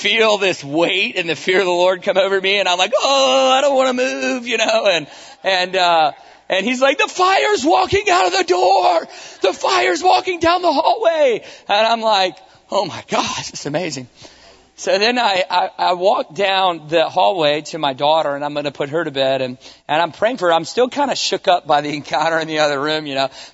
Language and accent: English; Newport News, Virginia, United States; I grew up in Virginia, Newport News, Virginia, in a family that my dad was a Christian